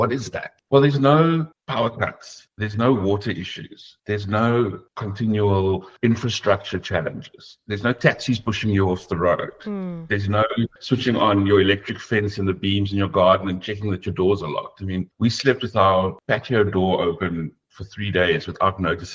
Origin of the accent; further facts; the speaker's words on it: Plettenberg Bay, Western Cape, South Africa; also born or lived in Port Elizabeth / Johannesburg / Durban; I grew up in Plettenberg Bay, lived in PE for a while, lived in Joburg for a while, lived in Durban for a while. I even spent 6 months in Cape Town.